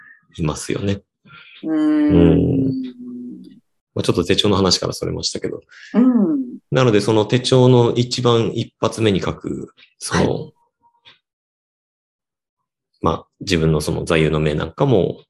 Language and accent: Japanese; Niigata, Japan; 僕、新潟出身なので